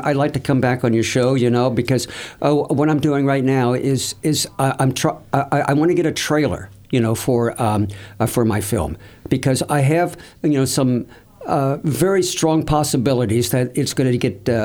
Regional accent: Ohio, United States; I was brought up in Ohio.

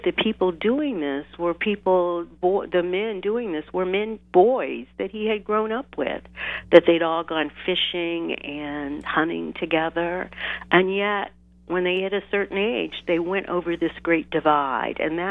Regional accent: Nebraska, United States; moved away as an adult; also born or lived in Missouri / Italy; now in Mississippi, United States; Yeah, I was born in Missouri and grew up in Nebraska, and I'd actually been living in Italy for 20 years before I moved sight unseen to Mississippi.

